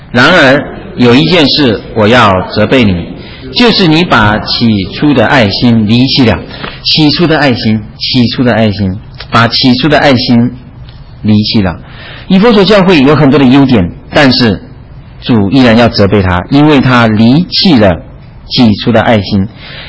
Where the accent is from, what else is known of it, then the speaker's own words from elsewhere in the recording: China; 因为我是中国大陆来的，我太太是台湾来的